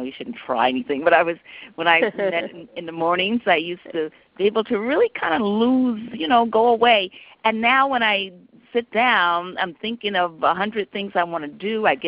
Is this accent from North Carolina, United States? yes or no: yes; North Carolina, United States; born there; I was born in North Carolina